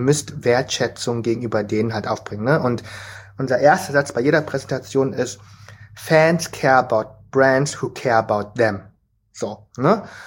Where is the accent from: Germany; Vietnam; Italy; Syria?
Vietnam